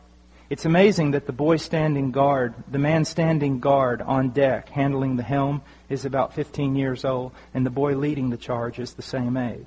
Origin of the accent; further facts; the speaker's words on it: United States; I'm American, okay? I speak too straight sometimes.